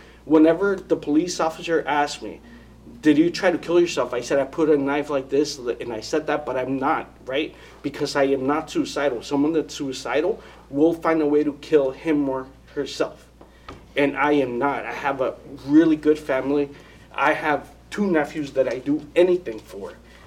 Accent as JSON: {"language": "English", "region": "California", "country": "United States", "moved": "as an adult", "said": "So when I graduated high school, I moved from California to Norwalk to Port Chester, New York."}